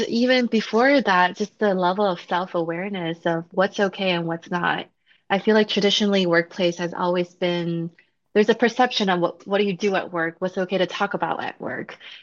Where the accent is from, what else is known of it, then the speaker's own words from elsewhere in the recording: China; Yes, I was born in China, and I grew up with my grandfather